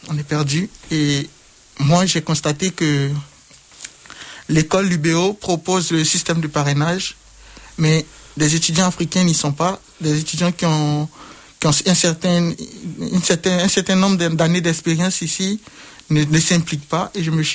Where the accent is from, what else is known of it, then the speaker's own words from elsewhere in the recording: Côte d’Ivoire; Je viens de la Côte d'Ivoire, voilà. Mais non, chez nous, il n'y en a pas.